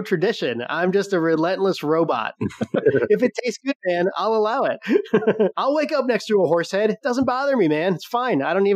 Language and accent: English; New England, United States; This is where we are from.